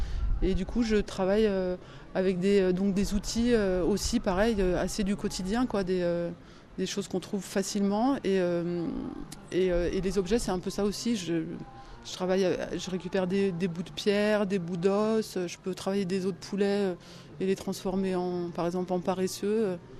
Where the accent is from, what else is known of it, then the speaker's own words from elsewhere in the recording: Paris, Île-de-France, France; now in Sète, France; Et avant je venais de Paris. Et donc voilà, je me suis installée à Sète